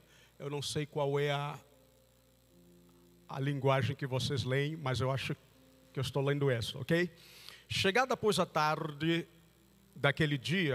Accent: Angola; moved away; estou falando da realidade do meu país, da onde eu cresci, da onde eu vim. E o único meio para sair de Angola naquela época era fugindo

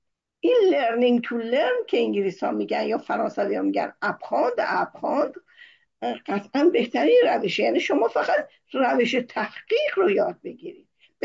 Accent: Iran; also born or lived in France; من به عنوان یک ایرانی می رفتم سر کلاس دوره دکترا در دانشگاه سوربن،

